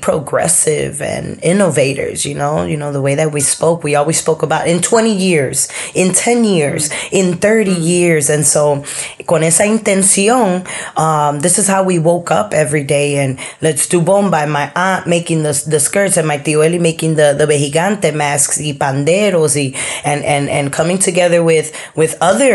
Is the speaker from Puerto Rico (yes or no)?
yes; Guayama, Puerto Rico; Puerto Rico, I'm here, you know, we're from Guayama, the southern side of Puerto Rico.